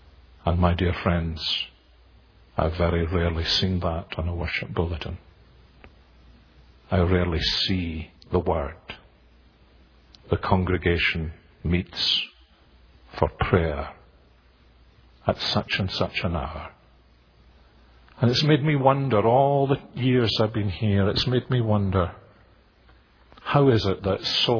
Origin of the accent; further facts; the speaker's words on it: Scotland, United Kingdom; I am Scottish